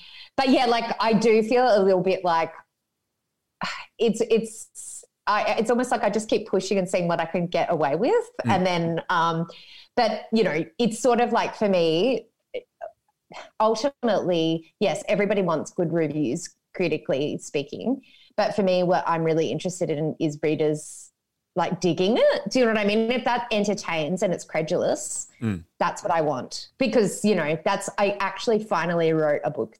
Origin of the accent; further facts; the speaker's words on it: Ireland; But you know, I have like 100 cousins because I'm Irish.